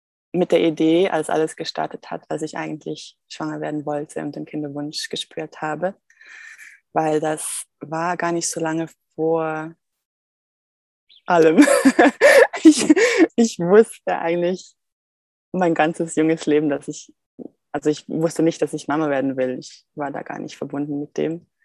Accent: Switzerland; now in Portugal; in Portugal eben, weil ich komme ja aus der Schweiz

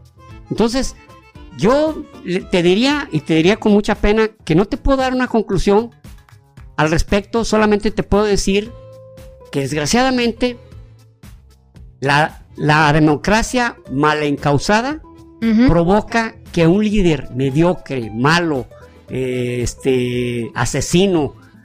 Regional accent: Jalisco, Mexico; somos de Jalisco, parte de un gran país

